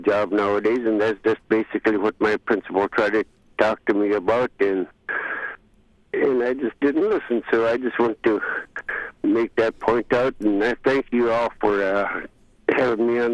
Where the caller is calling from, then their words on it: Buckland, Alaska, United States; I'm calling from Buckland once again.